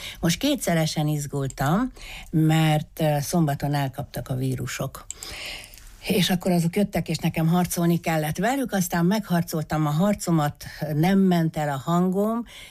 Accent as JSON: {"language": "Hungarian", "town": "Reghin", "region": "Mureș County", "country": "Romania", "tie": "born or raised there", "said": "Szászregenben születtem, 74-ben érettségiztem ugyanott."}